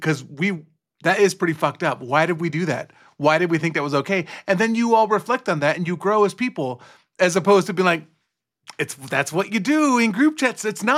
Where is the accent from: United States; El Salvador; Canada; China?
El Salvador; I'm the child of an immigrant. I'm from El Salvador.